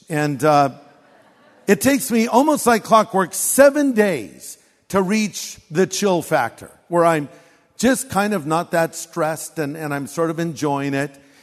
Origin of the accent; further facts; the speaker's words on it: California, United States; people ask me when I'm in other parts of the country, where are you from? Oh, Southern California.